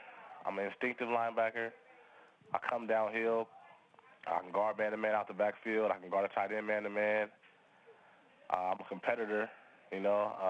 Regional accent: Fairfield, California, United States; I grew up in Fairfield, California

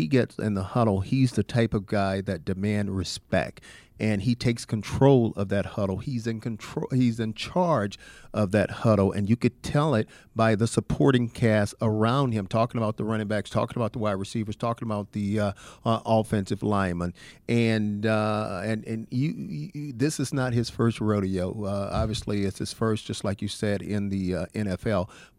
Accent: Mobile, Alabama, United States; And obviously, you know, I'm from the Mobile Theater area.

